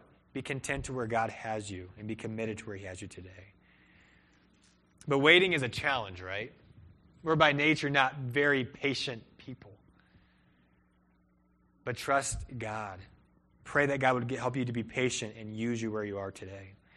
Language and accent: English; Peru; also born or lived in Cleveland; And I grew up in Peru, South America, in a city of 7 million people, and I then grew up in Cleveland, Ohio, which is a large city as well.